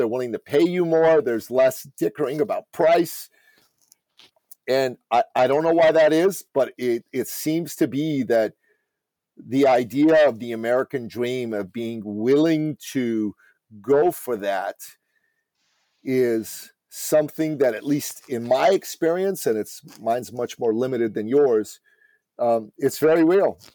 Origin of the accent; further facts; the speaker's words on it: Canada; I'm Canadian, I live in Canada, I'm proud to be a Canadian